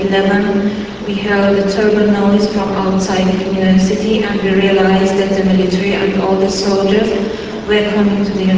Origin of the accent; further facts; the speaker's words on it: Ahvaz, Khuzestan, Iran; I'm coming from Amboz, and Amboz is a city in southwest of Iran.